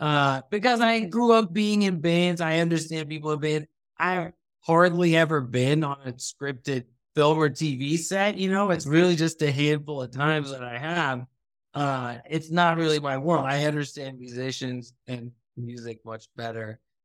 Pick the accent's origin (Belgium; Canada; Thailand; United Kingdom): Thailand; now in United States; I am Pakistani, but I grew up in Thailand, but I was born in the U.S. I've lived all over the U.S., right? So it's like, yeah, I am like kind of nomadic.